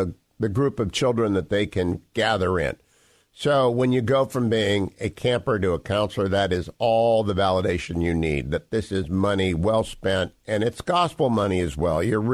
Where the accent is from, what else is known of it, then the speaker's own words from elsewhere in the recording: Warren, Ohio, United States; I'm from Warren, Ohio, and I'm a Browns fan.